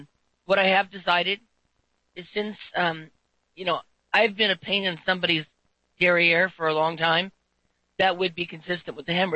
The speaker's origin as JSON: {"language": "English", "region": "New York", "country": "United States", "tie": "born there", "said": "It may be that day, since I was born in New York."}